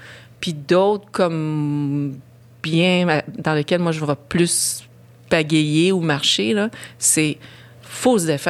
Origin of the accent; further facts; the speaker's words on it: Schefferville, Quebec, Canada; Mon père, lui, Québécois, pouvait faire le choix, mais pas ma mère. Fait que moi, j'ai grandi dans ce train-là jusqu'à l'âge de 11 ans. À chaque année, je prenais le train. C'était chez nous, au Chefferville.